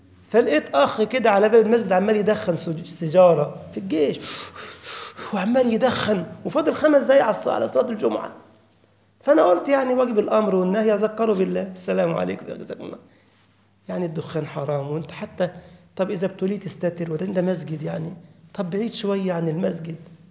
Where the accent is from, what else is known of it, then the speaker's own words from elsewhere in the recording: Giza Governorate, Egypt; أصل أنا من الجيزة يعني، محافظة اسمها الجيزة.